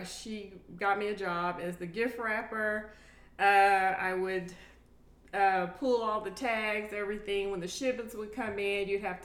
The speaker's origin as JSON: {"language": "English", "town": "Houston", "region": "Texas", "country": "United States", "tie": "born or raised there", "said": "Growing up in Houston, I was raised by my grandmother. Okay. I was raised Pentecostal. I went to a Pentecostal school."}